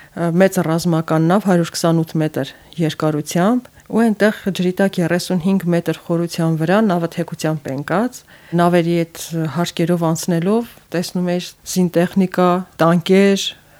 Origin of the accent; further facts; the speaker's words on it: Gyumri, Shirak, Armenia; Գյումրիում իմ մանկության տարիներին ես հիշում եմ, որ այդ ժամանակ ես երազում էի լողի գնալ, սակայն ամենուրեք փլատակներ էին, ավերակներ էին